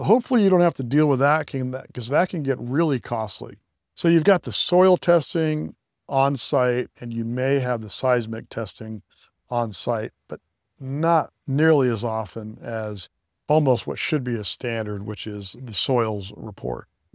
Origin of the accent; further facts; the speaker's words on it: California, United States; I grew up in a home like this, and that's because I grew up in the Bay Area, and a lot of the soil in the Bay Area is clay, at least in the South Bay Area.